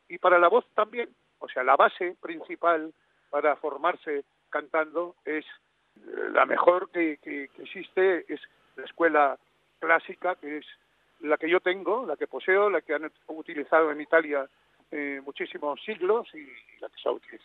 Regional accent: Spain; no solamente me siento latino, sino cada día me siento y me siento muy orgulloso de ser español y de ser latino, allá por donde voy.

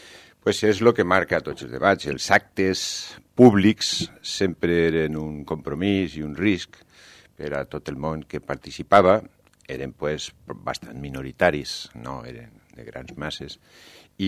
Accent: Valencia, Valencian Community, Spain; que sóc jo de València

